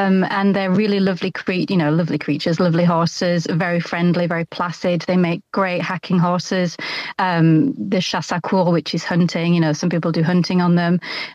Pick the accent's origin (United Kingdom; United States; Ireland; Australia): United Kingdom; England; now in France; I'm actually living in France. I'm English by birth, but I've lived in France for the last 20 years, and I live between Bordeaux and Cognac